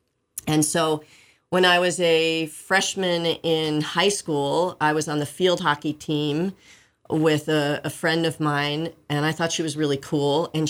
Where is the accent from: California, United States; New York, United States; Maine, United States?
New York, United States; also born or lived in Brooklyn; I was born in Brooklyn. Mm-hmm. Then I grew up outside the city in the suburbs, Westchester County in New York